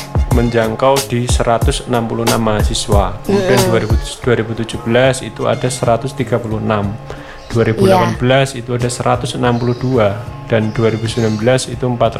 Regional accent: Wonogiri, Central Java, Indonesia; Dari situ kan saya dari SD, SMP hingga

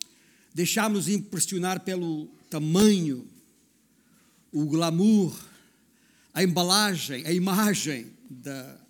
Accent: Portugal; Claro que eu como português encaixei

